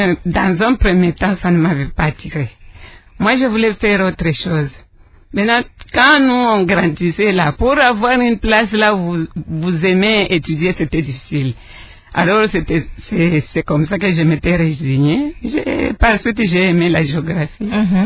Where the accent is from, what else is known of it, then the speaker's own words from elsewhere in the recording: Moba, Tanganyika, DR Congo; Je suis né à Moba le 16 mai. Le 16 mai 1956, j'ai grandi là-bas. Mes études primaires, je les ai faites à Moba. Et les études secondaires jusqu'en quatrième, toujours à Moba.